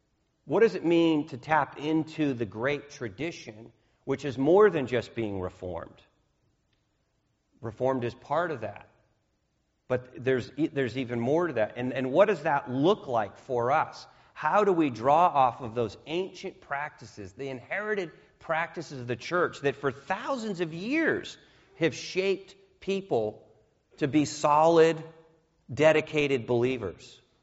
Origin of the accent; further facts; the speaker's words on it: New England, United States; I grew up in New England. I grew up in a church that looks just like this.